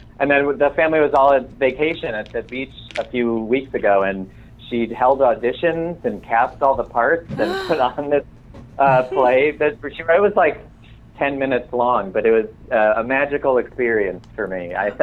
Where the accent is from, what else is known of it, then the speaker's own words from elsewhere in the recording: Cleveland, Ohio, United States; every time we're home, and I'm from Cleveland, the family's all together